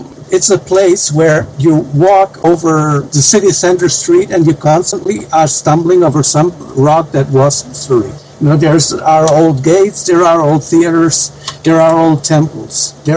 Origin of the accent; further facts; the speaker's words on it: Galicia, Spain; also born or lived in Düsseldorf, Germany; now in Greece; I was born in Düsseldorf, Germany, many years back, but I didn't grow up in Germany. I grew up in Spain, in the northwest of Spain, a place called Galicia.